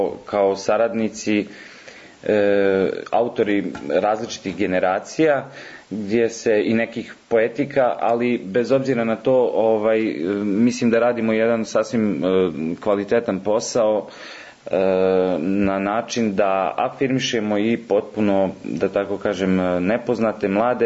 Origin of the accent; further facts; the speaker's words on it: Bosanski Brod, Republika Srpska, Bosnia & Herzegovina; Ja sam inače iz Bosanskog Broda i mnogo sam pisao o mojim nekim iskustvima i djetinjstvu koje sam proveo tamo.